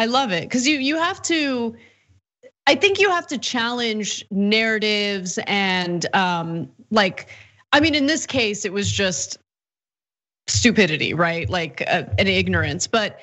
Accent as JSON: {"language": "English", "country": "United States", "tie": "born there", "said": "I'm in America. I was born in America. I'm gonna live my life as an American. I'm proud of my Armenian heritage, but I don't live in Armenia"}